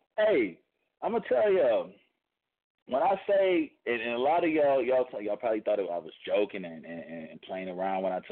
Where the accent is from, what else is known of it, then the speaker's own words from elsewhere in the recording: Louisiana, United States; I'm not from the South, bro. From Louisiana, bro.